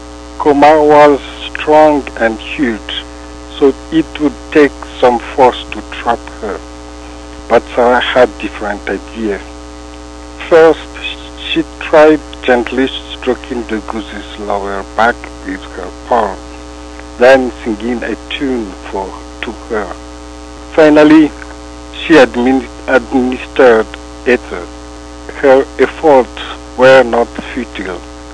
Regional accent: Madagascar; English is a second language; I'm originally from Madagascar. I was born in a small city which is called close to the city Antirabe.

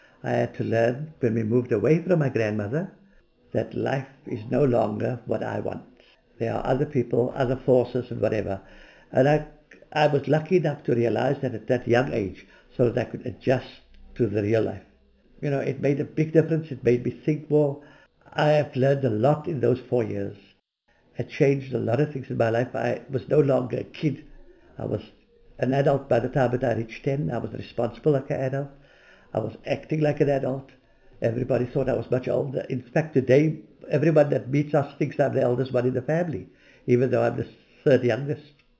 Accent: Cape Town, Western Cape, South Africa; born there; I was born in Grassy Park, here in Cape Town. In those days, I think people were born at home. We lived in Grassy Park for a few years.

